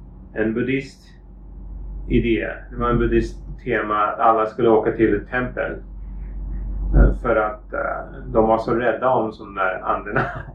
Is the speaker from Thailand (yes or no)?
yes; Thailand; also born or lived in Sweden; Så jag kommer från Sverige, men jag flyttade till Thailand när jag var jätteliten faktiskt. Min familj flyttade till Thailand i 81. Jag var bara 9 år gammal då. Så jag var uppvuxen i Thailand faktiskt.